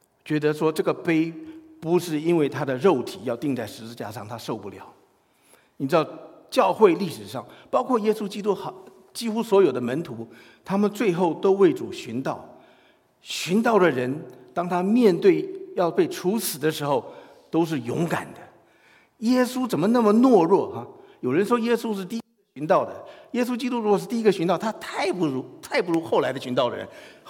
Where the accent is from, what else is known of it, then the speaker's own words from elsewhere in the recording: China; 还是像我们中国人一样怕没面子啊？